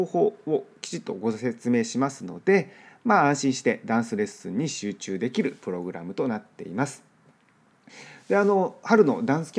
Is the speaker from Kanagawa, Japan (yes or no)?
no; Miyazaki, Japan; now in Los Angeles, United States; 僕の実家が宮崎 でうちの奥さんの実家が沖縄なので